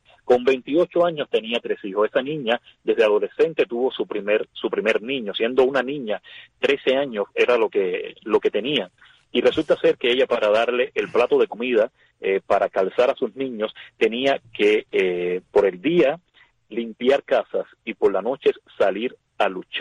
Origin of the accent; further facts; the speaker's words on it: Cuba; no existiría nada de eso dentro de mi Cuba, porque como cubanos somos emprendedores, somos luchadores, somos creativos.